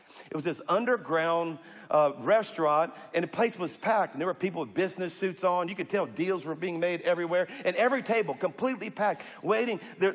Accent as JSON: {"language": "English", "region": "Louisiana", "country": "United States", "said": "I'm a Cajun. I mean, eating's an Olympic sport in South Louisiana."}